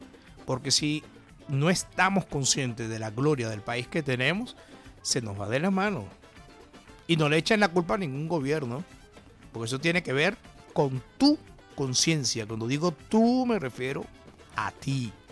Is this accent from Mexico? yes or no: no; Venezuela; Yo sí soy venezolano, como lo dicen allí.